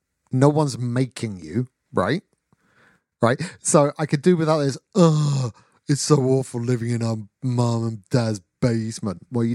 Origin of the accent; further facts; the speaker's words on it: United States; But I am an American woman.